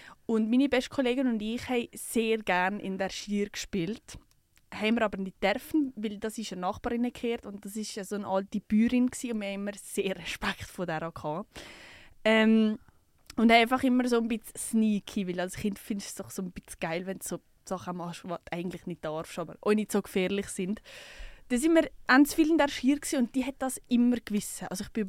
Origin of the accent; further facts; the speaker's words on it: Ottikon, Zurich, Switzerland; ich bin ja nicht im Wallis aufgewachsen. Ich bin in Zürich aufgewachsen, in einem kleinen Dorf, in Ottikon.